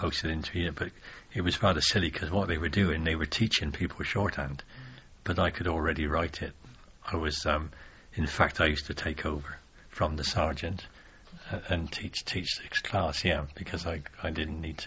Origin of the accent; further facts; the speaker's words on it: Cheltenham, South West England, United Kingdom; they got to know that I was from Cheltenham.